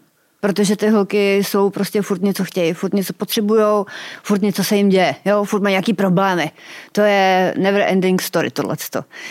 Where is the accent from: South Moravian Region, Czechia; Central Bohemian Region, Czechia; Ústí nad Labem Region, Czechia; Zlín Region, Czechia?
Central Bohemian Region, Czechia; Rakovník; ani nejsem Pražák, že jo, jsem z Rakovníka